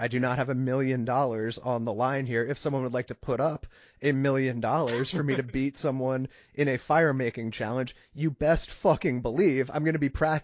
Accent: Maine, United States; But as you know, Dom, I grew up in Maine. I grew up with a wood stove.

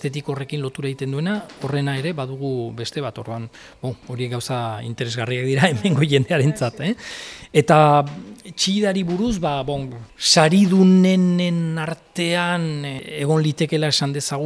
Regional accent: San Sebastián, Basque Country, Spain; donostiarra naizen

